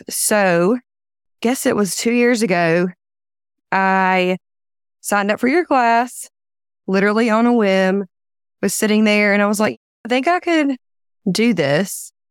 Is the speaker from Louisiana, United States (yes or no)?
yes; Louisiana, United States; I'm from DeSoto Parish, which is this little parish in Louisiana.